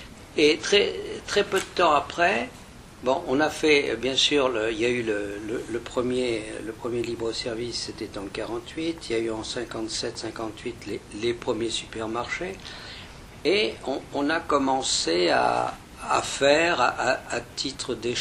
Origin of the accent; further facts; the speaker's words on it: Nice, Provence-Alpes-Côte d'Azur, France; born there; now in Rennes, France; je suis né à Nice d'un père rémois, d'une mère de Boulogne-sur-Mer. Et arrivé à Rennes après la guerre. Donc, je suis arrivé en 58.